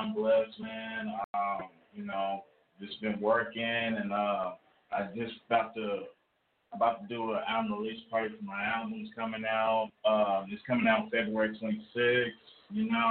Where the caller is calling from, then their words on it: Tulsa, Oklahoma, United States; from Tulsa, Oklahoma.